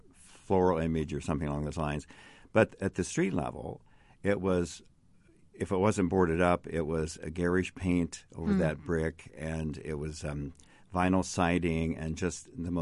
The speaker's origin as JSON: {"language": "English", "town": "Portland", "region": "Indiana", "country": "United States", "tie": "born or raised there", "said": "I can't remember if it was in Indianapolis or it was in my hometown of Portland up in Jay County"}